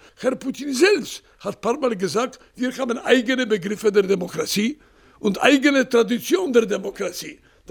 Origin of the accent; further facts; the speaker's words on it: Poland; German is a second language; ich muss sogar als Pole in der Mitte Europas Angst kriegen von Zeit zu Zeit